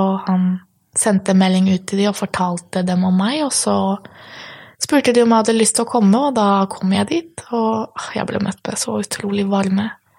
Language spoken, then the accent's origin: Norwegian; Poland; Norwegian is a second language; now in Norway; I Polen, I mitt hjemland, så det mer sånn, man ser hverandre litt mer annerledes, det mer sånn kjærlighet, hvis man kan si det. Når jeg kom til Norge